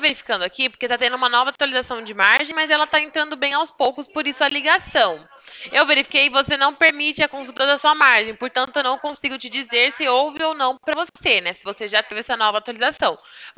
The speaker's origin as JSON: {"language": "Portuguese", "region": "São Paulo", "country": "Brazil", "said": "Eu sou do interior de São Paulo."}